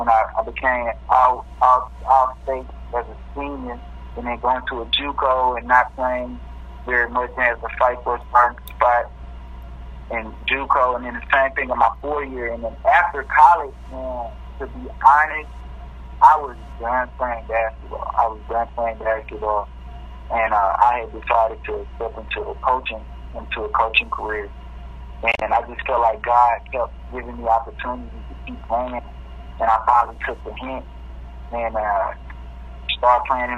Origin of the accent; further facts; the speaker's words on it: Jackson, Tennessee, United States; I'm from Jackson, Tennessee. I played high school ball at Trinity Christian Academy here in Jackson, Tennessee.